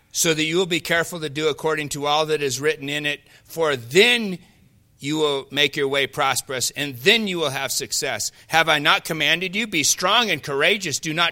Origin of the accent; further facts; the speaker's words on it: Seattle, Washington, United States; I mean, I grew up in Seattle. normally the weather was gray skies.